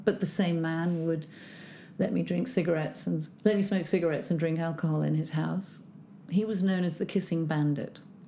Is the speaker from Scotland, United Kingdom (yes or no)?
no; Chelsea, London, United Kingdom; I was born in Chelsea, actually. So every time I walk from Victoria to try yoga, it's a journey through my childhood.